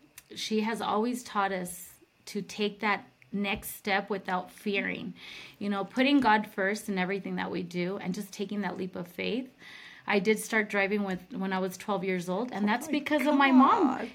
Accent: Salinas, California, United States; born there; I was born in Salinas, California. Small agricultural town in Northern California.

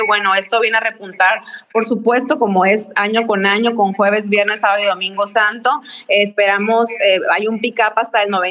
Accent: Sinaloa, Mexico; somos bendecidos los sinaloenses.

